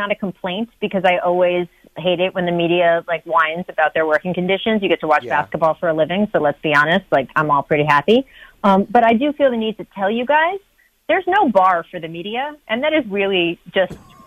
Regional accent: Maryland, United States; you guys know I'm from Montgomery County. That's where I grew up. I worked, of course, in D.C. for at least 10 years after college

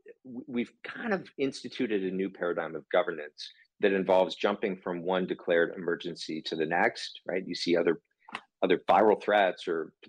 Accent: California, United States; including here in California, my home state

